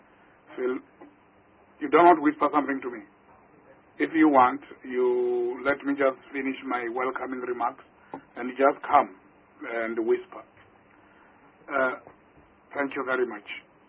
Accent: South Africa; first language Venda; English is a second language; My mother tongue is Tshivenda. If now I just go on in Tshivenda and there are no translation mechanisms here

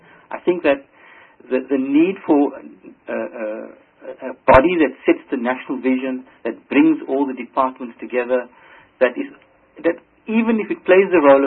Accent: South Africa; as a South African, I feel almost relieved that we're going back to basics and re-looking at national planning, re-looking at urbanization, re-looking at migration and so forth

